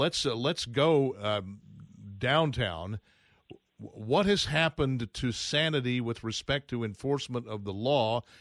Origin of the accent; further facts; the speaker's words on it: Texas, United States; We're in New York. I'm a visitor. I'm from Texas. I don't live in New York like you do, but here I am.